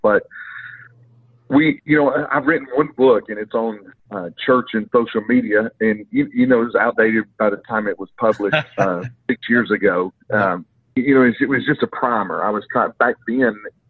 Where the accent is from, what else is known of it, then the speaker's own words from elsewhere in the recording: Long Island, New York, United States; accent: Long Island; now in Georgia, United States; So my Long Island accent will give you away quickly. Obviously, I'm south of the Mason-Dixon line and live in Georgia.